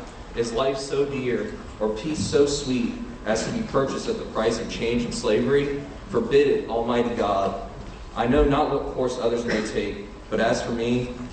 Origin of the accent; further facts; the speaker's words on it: United States; As an American, or better yet, as a patriot, I refuse to see my state turn into the very thing we started a revolution over.